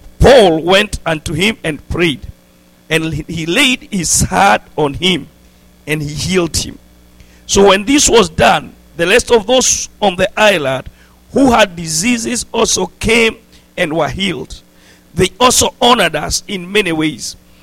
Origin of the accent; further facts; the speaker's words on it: Nairobi, Kenya; I love the Lord so much. I am from Nairobi, Kenya. I preach in a place called Wangige.